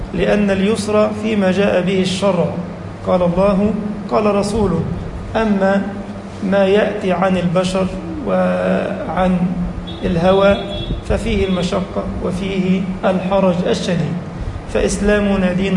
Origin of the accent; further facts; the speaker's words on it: Egypt; اللهم اجعل بلدنا مصر أمنا أمانا سخاء رخاء وسائر بلاد المسلمين